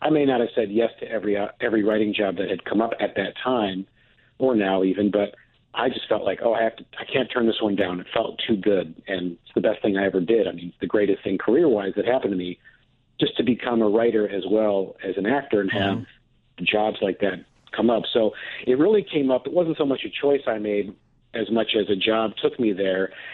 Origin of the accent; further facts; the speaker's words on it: Michigan, United States; accent: Midwest; now in Chicago, United States; I moved to Chicago after college, and I was born in Michigan, went to school in Michigan, and then moved to Chicago after. You wouldn't know, I'm very Midwest. When I talk, I sound Chicago.